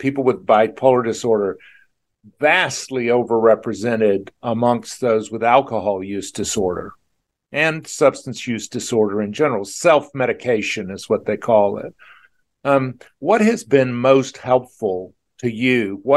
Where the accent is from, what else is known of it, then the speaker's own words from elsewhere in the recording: the South, United States; As a Southerner, I would.